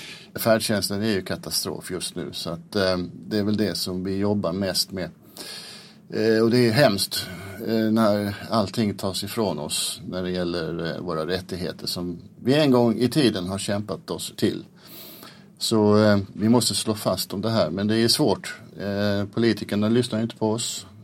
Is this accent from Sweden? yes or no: yes; Nynäshamn, Stockholm County, Sweden; moved away; Nej, jag kommer ursprungligen från Nynäshamn som ligger 6 mil ungefär söder om Stockholm.